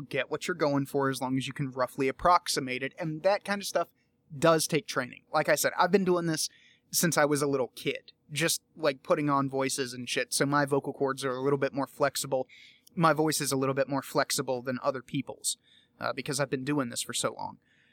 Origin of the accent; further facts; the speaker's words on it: United States; because I'm American and I don't sound like an Irish person. I don't sound like a native speaker.